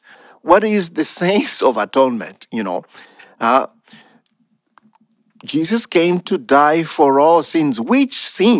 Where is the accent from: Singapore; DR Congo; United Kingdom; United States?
DR Congo; I'm coming from the Democratic Republic of the Congo, and I can tell you that millions of Congolese died this past decade, and nobody talks about it, okay?